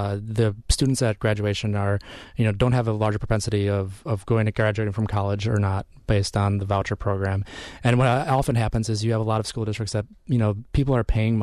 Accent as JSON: {"language": "English", "town": "Kenosha", "region": "Wisconsin", "country": "United States", "tie": "born or raised there", "said": "growing up in Kenosha"}